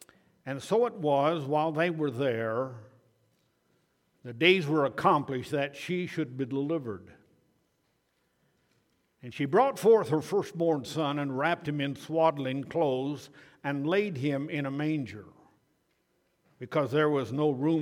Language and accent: English; Pella, Iowa, United States; I've been saved 62 years, born and raised in Pella, and was on the farm when the Lord called us into the ministry.